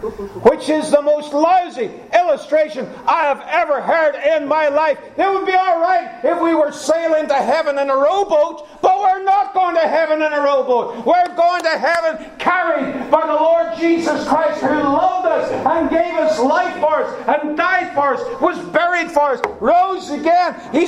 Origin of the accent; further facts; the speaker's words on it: Ireland; And I'm only from Ireland.